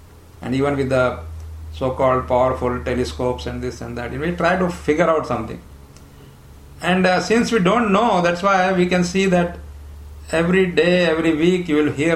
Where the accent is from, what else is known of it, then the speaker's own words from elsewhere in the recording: India; now in United States; We come from India to America, it's just maybe 15,000 miles.